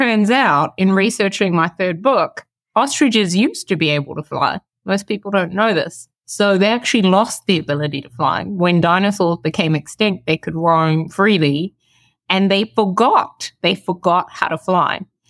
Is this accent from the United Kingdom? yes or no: no; South Africa; when I was growing up in South Africa, I was about 12 years old going to primary school.